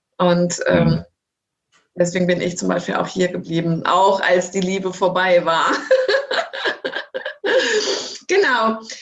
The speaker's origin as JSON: {"language": "German", "town": "Hanover", "region": "Lower Saxony", "country": "Germany", "lives_now": "Baden-Württemberg, Germany", "said": "Also ich komme auch aus dem Norden, zwar nicht so in die Richtung wie du, aber ich komme ursprünglich aus der Ecke Hannover und bin geblieben im Ländle."}